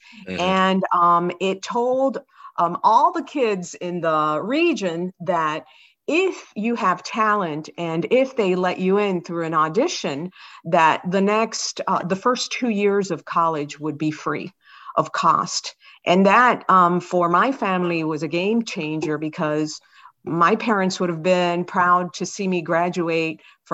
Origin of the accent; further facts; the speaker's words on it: Miami, Florida, United States; And so I was born and raised in the Miami area. So, mm-hmm. We were a melting pot.